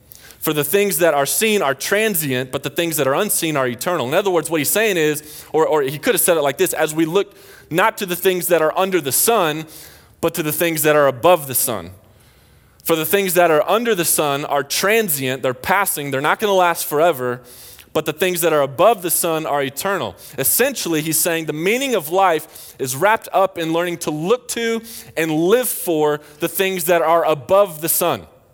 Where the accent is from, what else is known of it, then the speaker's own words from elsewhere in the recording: the South, United States; I have grown up my entire life in the church. Like, I'm from the South.